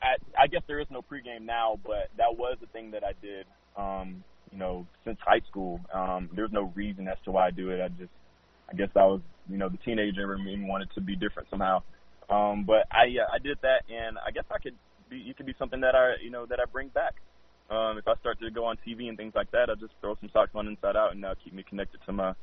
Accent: Murfreesboro, Tennessee, United States; And I come from Murfreesboro, Tennessee, which is a huge football county or a huge football city.

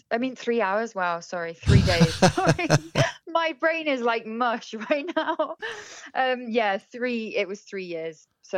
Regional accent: South West England, United Kingdom; born or raised there; also born or lived in London / New Zealand

